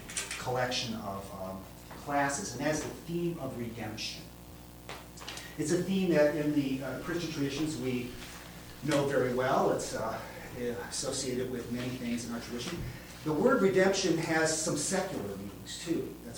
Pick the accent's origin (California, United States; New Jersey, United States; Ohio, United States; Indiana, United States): Indiana, United States; And then when I went to college, growing up in Indiana, I ended up going to Valparaiso University because I could get a state scholarship to go there.